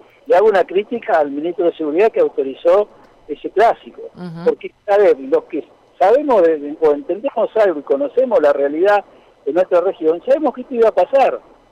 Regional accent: San Lorenzo, Santa Fe, Argentina; Yo no soy de Rosario, soy de San Lorenzo

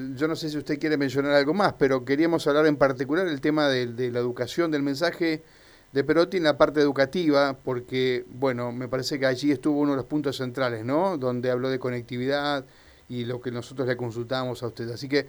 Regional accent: Santa Fe, Argentina; tenemos como santafesinos, como provincia

